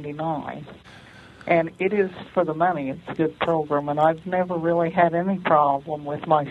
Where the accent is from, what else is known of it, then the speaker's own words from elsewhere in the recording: LaPorte, Indiana, United States; from LaPorte, Indiana.